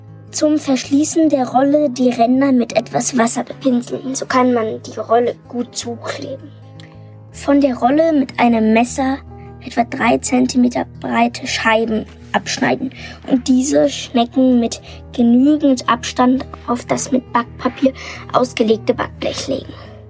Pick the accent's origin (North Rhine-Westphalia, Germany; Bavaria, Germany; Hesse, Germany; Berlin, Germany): Bavaria, Germany; Munich; ich komme aus München und bin 9 Jahre alt.